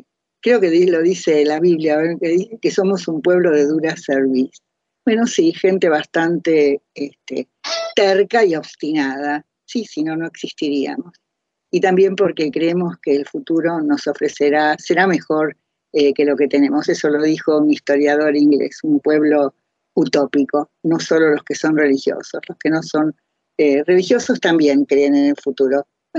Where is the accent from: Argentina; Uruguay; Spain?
Uruguay; Rivera; es un amigo nuestro de hace muchísimos años, de ahí de los lejanos años de mi pueblito en Rivera